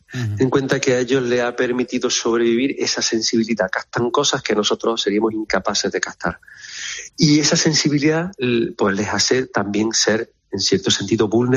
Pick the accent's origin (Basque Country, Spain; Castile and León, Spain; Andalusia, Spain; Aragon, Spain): Andalusia, Spain; Bujalance; cuando yo estudiaba las avutardas en mi pueblo, en Bujalance